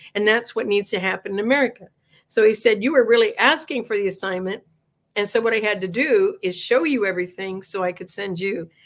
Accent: San Diego, California, United States; now in Georgia, United States; And here I am in Georgia now, more than 10 years later, more than I am anywhere else. But I'm from San Diego and have been there for a long time.

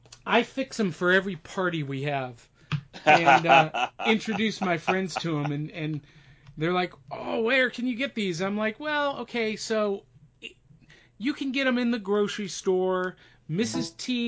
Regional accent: Akron, Ohio, United States; I grew up in Akron, Ohio.

